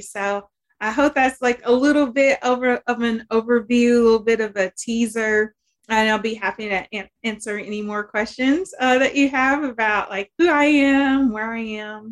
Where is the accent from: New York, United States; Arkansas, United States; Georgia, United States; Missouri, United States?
Arkansas, United States; now in Cincinnati, United States; But I'm originally from Arkansas, and I'm coming to you live from Cincinnati, Ohio. Ohio is the sixth state that I've lived in, and a lot of my moves are associated with where I went to school.